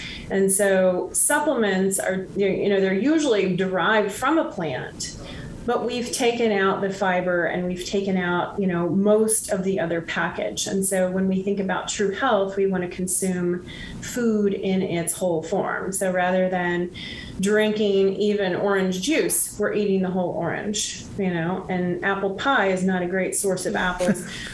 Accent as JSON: {"language": "English", "region": "Midwest", "country": "United States", "tie": "born or raised there", "said": "And so I grew up in the Midwest and on a farm of sorts that we would have cows put on our land."}